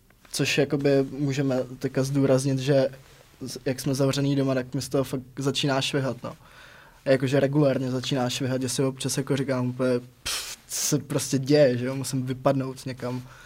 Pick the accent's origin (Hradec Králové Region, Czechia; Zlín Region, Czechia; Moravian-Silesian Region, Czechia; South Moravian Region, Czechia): Hradec Králové Region, Czechia; já jsem blíž k Trutnovu, takže nejsem úplně jako z hor, ale jsem z ty horské oblasti, no.